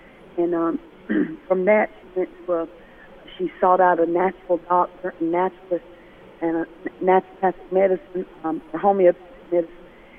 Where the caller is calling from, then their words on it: Lumberton, North Carolina, United States; I'm calling from Lumberton, North Carolina.